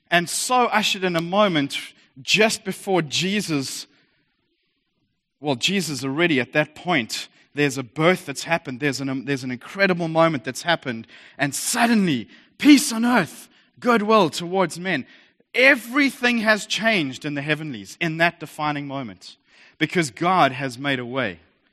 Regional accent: South Africa; accent: South African; Some of you may recognize this as a South African accent.

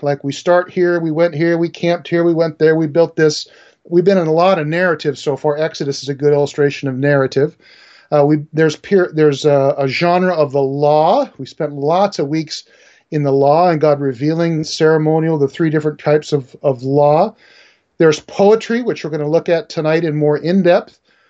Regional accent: United States; I must confess, I grew up in the States and I had no clue about hockey.

